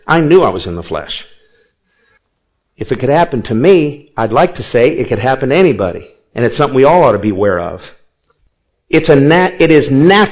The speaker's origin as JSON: {"language": "English", "country": "United States", "said": "I'm glad I'm an American, okay?"}